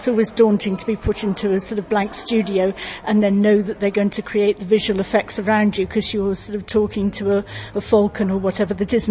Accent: Malta; I grew up in Malta, so we've got an awful lot in common.

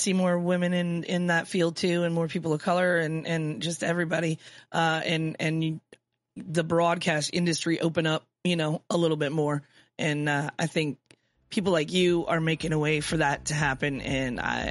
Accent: Michigan, United States; born and bred in Michigan, I can't get it out of my system.

